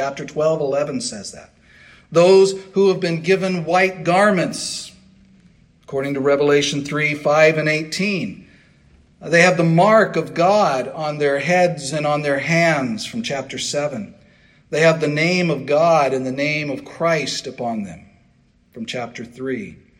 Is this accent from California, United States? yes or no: yes; California, United States; moved away as an adult; also born or lived in Michigan; Back in 2003, Cindy and I moved from Southern California, where we had both generally Southern California, where we had grown up. We moved to Michigan.